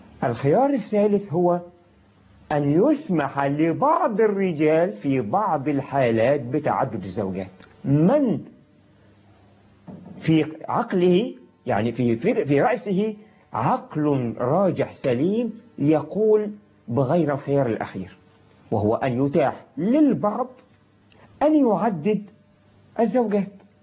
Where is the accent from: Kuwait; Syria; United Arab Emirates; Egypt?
Egypt; إحنا عندنا في مصر 49% نساء